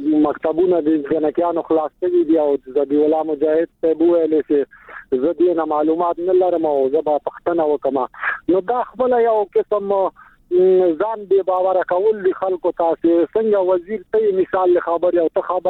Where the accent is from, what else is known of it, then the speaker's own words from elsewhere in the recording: Laghman, Afghanistan; زه د لغمان نه یم